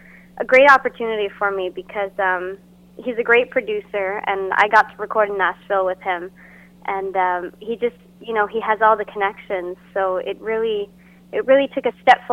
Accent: Dieppe, New Brunswick, Canada; also born or lived in Toronto; Yes, I am from Dieppe, New Brunswick. Okay. I did live in Toronto for 3 years.

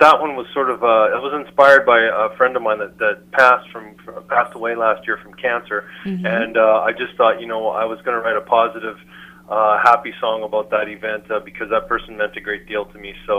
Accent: Canada; We are. Yeah, good. We're both Canadian. We're living in Calgary

